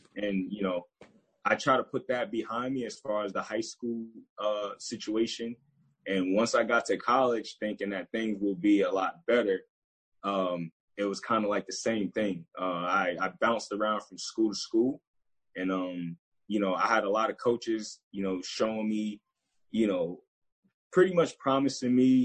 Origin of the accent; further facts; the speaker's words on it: Boston, Massachusetts, United States; Well, pretty much I'm from Boston, Mass.